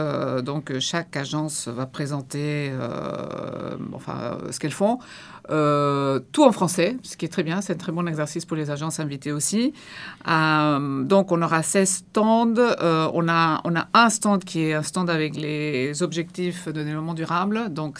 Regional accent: Peru; j'ai grandi au Pérou.

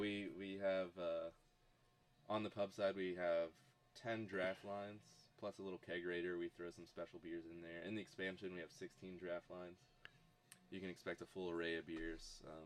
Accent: Pennsylvania, United States; also born or lived in Virginia / Madison, Wisconsin / East Africa; now in Rockford, United States; I'm from Pennsylvania. I've lived in Virginia for half of my life. I've lived in Madison, Wisconsin. I lived in East Africa for 2 years.

